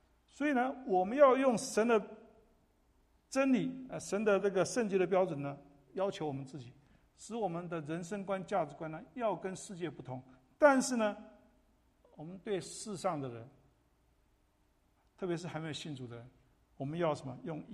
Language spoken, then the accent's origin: Chinese; China; 中国人即使再聪明呢，大概西方解决不了的神学问题我们也没办法解决